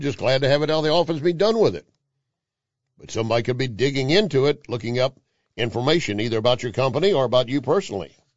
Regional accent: Texas, United States; Now, I'm a Texan, and I know where Sweetwater is.

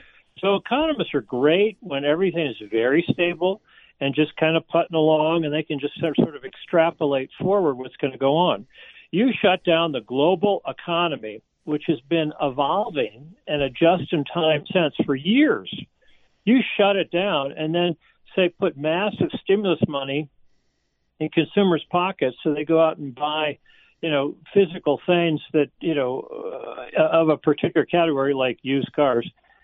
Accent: St. Louis, Missouri, United States; moved away as an adult; also born or lived in Buffalo; short, we wound up back in St. Louis, and I did grades 8 through 12 at John Burroughs School. But I moved away from St. Louis. My family moved to Buffalo

